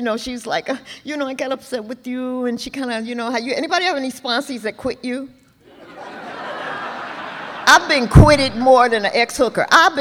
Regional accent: Atlanta, Georgia, United States; also born or lived in Los Angeles; I'm out here from Atlanta, Georgia, by way of Los Angeles, California.

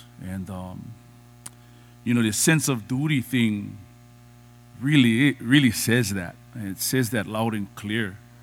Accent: Hawaii, United States; I am Hawaiian. I am Kanaka. I know where I'm from. I know my source.

